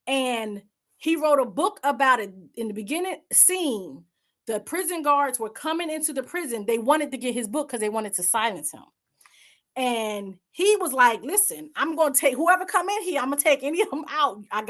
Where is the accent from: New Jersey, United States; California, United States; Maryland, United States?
New Jersey, United States; Newark; I'm from the streets. Let's be clear, I got this education, but I'm from Brick City, Newark, New Jersey, home of Frank Lucas.